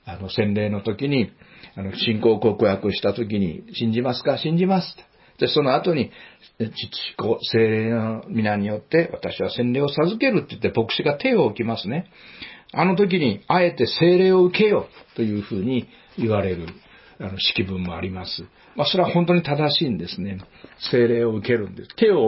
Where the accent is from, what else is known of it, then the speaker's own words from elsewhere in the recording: Hakusan, Mie, Japan; 私は生まれ育った、三重県の、今は津市に併合されたんですが、白山町というね、本当に田舎の小さな町で生まれ育ちました。